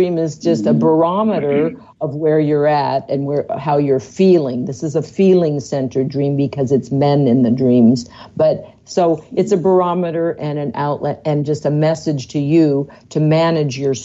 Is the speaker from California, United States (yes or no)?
yes; California, United States; I'm aware of what Van sneakers are. I came from California.